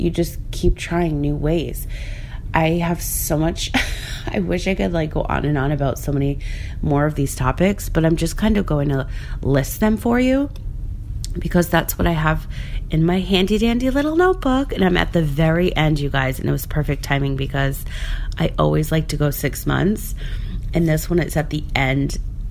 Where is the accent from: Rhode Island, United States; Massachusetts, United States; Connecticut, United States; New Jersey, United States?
Rhode Island, United States; also born or lived in Florida; I moved to Florida. And I grew up in Rhode Island.